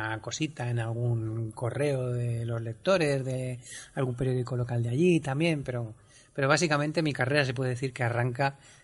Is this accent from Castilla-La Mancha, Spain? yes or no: yes; Albacete, Castilla-La Mancha, Spain; born there; now in Valencia, Spain; soy autor de cómics. Nací en Albacete en el año 1974 y desde hace unos cuantos años estoy viviendo aquí en Valencia.